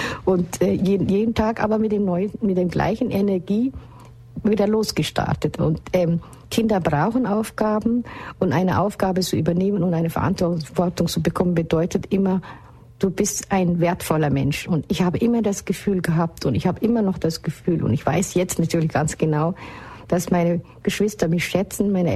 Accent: Somalia; bei uns in Somalia ist der Familienverbund unheimlich wichtig.

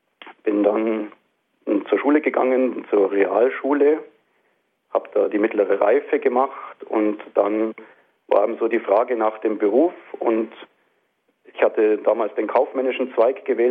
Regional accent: Schongau, Bavaria, Germany; born there; Ich bin geboren in Schongau, das ist eine Kleinstadt in Oberbayern am Lech gelegen, sehr idyllisch. Ja, bin da in den Kindergarten gegangen und komme eigentlich aus einem gut christlichen Elternhaus.

